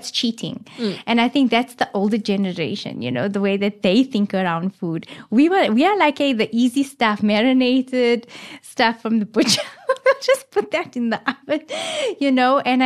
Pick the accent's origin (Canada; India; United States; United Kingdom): India; I'm Indian, man. And everything is about food. In our homes, you know, we brought up with food becomes the language, the love language, the every language, you know.